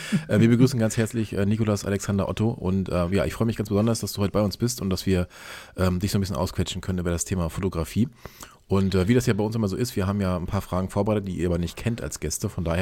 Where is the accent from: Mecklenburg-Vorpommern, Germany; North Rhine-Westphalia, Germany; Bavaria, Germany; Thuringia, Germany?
Mecklenburg-Vorpommern, Germany; ich komme ja quasi aus MV, also Mecklenburg-Vorpommern